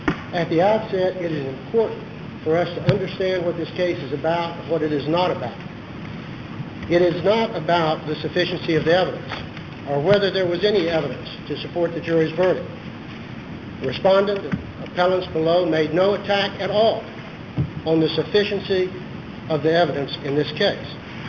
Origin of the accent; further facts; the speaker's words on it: Victoria, Texas, United States; I'm an attorney from Victoria, Texas